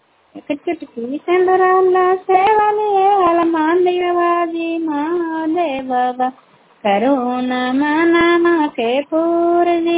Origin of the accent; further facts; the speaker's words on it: India; मैं कराई ब्लॉक से बिलोंग करती हूँ